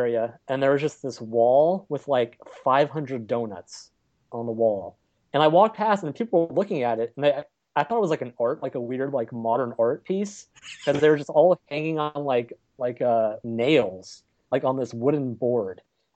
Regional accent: the South, United States; Well, I mean, it's, you know, I'm from the South.

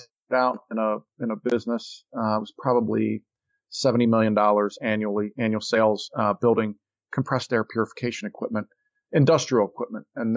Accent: Ohio, United States; moved away; So I'm a Midwestern guy. I grew up in Ohio, moved to the East Coast, didn't have the money to go to college.

